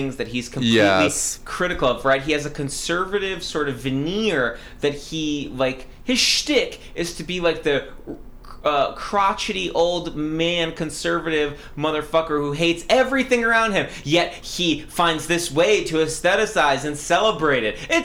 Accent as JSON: {"language": "English", "region": "New York", "country": "United States", "said": "because I'm from New York, you know, and that like stimulates me. That's how I grew up, walking."}